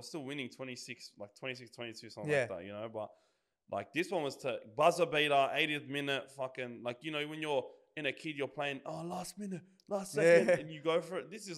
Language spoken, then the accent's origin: English; Redfern, New South Wales, Australia; I grew up in Redfern, the grandparents still there, you know?